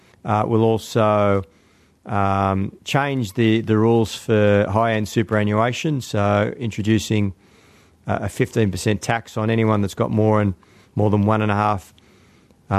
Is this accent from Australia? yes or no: yes; Maroubra, New South Wales, Australia; I've born and bred in Maroubra, went to school locally, studied at the University of New South Wales.